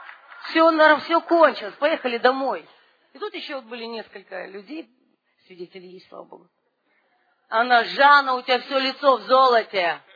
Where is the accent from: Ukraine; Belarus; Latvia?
Latvia; Riga; меня многие знают. Я из Риги.